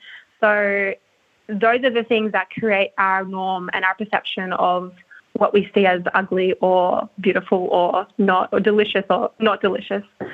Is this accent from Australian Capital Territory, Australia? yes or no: no; Sydney, New South Wales, Australia; For example, I grew up in Sydney